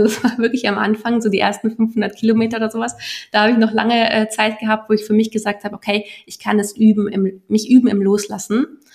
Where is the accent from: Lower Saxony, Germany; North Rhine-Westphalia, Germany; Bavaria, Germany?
Bavaria, Germany; Munich; born there; ich bin zwar in München geboren und ich liebe auch so in der Stadt